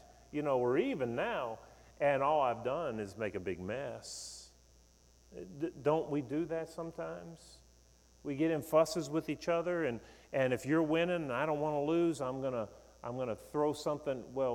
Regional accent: West Virginia, United States; I grew up in West Virginia. My grandparents were farmers all their life.

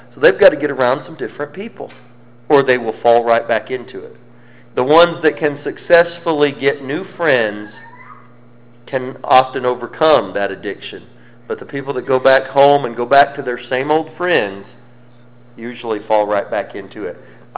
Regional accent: Colorado, United States; also born or lived in Mississippi / Alabama / Louisiana; I grew up in Colorado. And if you've ever heard anyone from Colorado talk, you know I don't talk like somebody from Colorado.

